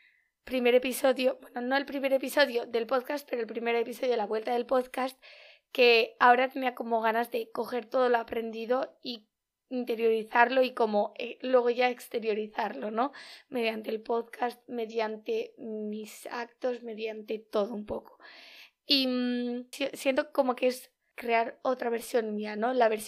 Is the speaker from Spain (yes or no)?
yes; Bilbao, Basque Country, Spain; es que además yo soy de Bilbao, ¿sabes?